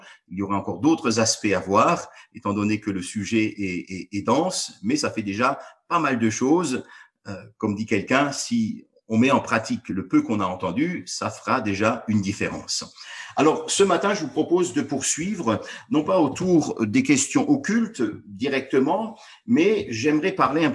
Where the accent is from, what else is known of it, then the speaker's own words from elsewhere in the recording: Strasbourg, Grand Est, France; je viens de Strasbourg